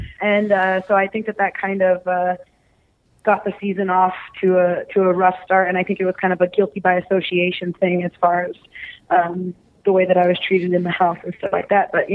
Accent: United Kingdom; accent: British; I haven't peeped a word since you guys made fun of my British accent, and I'm still getting treated like shit.

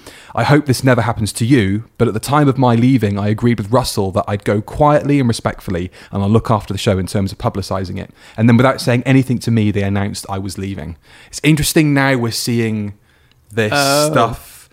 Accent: Salford, North West England, United Kingdom; And I'm from Salford. You don't do that to me.

